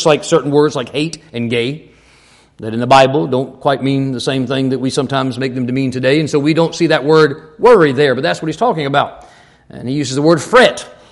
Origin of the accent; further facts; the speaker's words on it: Ireland; I'm Irish. You know how we are.